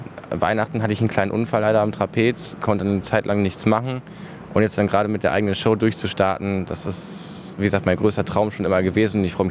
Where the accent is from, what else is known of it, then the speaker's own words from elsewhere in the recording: Essen, North Rhine-Westphalia, Germany; born there; Ich bin in Essen geboren. Ich werde wahrscheinlich auch in Essen sterben, wenn alles gut läuft.